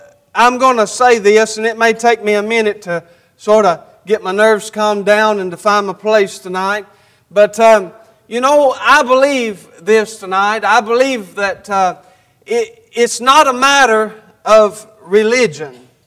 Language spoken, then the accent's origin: English; United States; I was raised in Allen County in the community where I live at now. I was raised there all my life, and my mom and my dad.